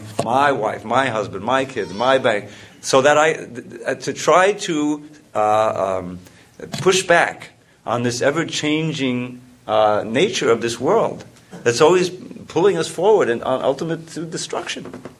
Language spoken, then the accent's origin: English; United States; born there; I was born in America, so I'm an American, others were born in another country.